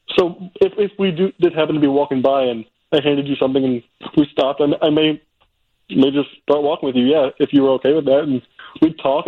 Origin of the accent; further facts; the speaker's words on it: Kentucky, United States; my dad was a pastor in a church where I grew up in Kentucky.